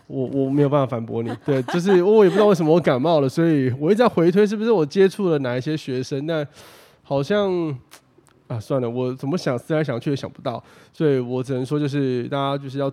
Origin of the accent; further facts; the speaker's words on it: Kaohsiung, Taiwan; 但是至少我们高雄人一定很有感觉